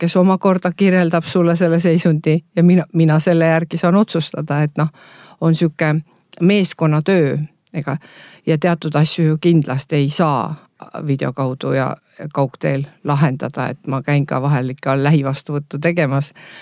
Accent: Laimjala, Saare County, Estonia; Viimsis. Kui ma peaksin valima, siis ma elaks kindlasti ainult Saaremaal. Ma olen sündinud Laimjala mõisas, elanud 8 esimest eluaastat selles vanas mõisamajas. Ja siis mu vanemad ehitasid sinna mõisa taha Debora Vaarandi maja uuele, endale uue kodu.

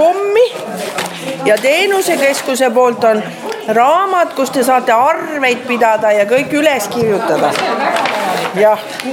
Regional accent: Saare County, Estonia; Et tulin Kavandist, Kavandi kadus ära. Peale teist klassi tulime siia kolmandasse ja siis läksime edasi siit Orissaarde.

